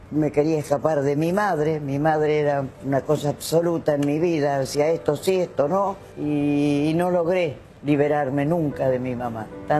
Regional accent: Argentina; nuestra Argentina es grandiosa. Me quedé por mi tierra

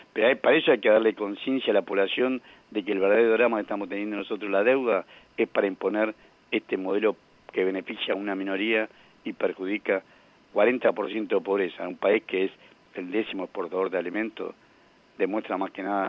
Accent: Tucumán, Argentina; born there; soy tucumano de nacimiento

